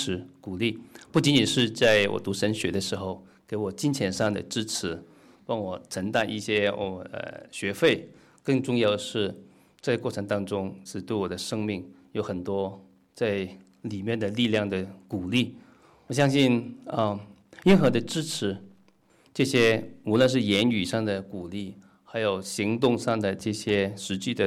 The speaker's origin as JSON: {"language": "Chinese", "region": "Guangdong", "country": "China", "first_language": "Cantonese", "lives_now": "Syracuse, United States", "said": "我从广东来，我是广东人，所以我讲粤语。"}